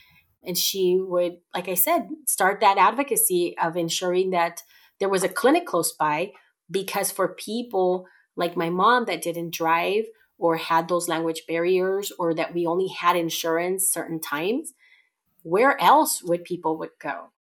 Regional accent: California, United States; I grew up here in the Central Valley, precisely where we're at.

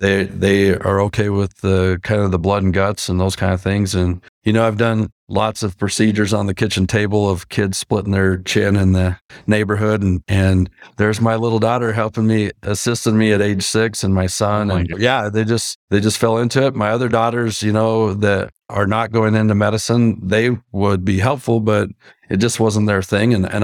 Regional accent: Arizona, United States; You know, I grew up in Arizona, so I'm literally out working, chopping weeds in cotton fields at 114 degrees.

